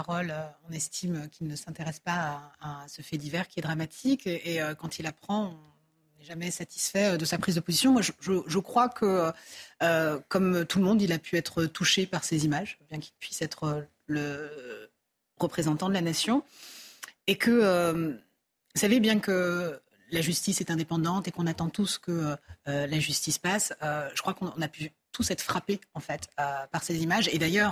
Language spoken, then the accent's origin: French; Colombes, Île-de-France, France; Je suis native de Colombes, je travaille dans les quartiers populaires.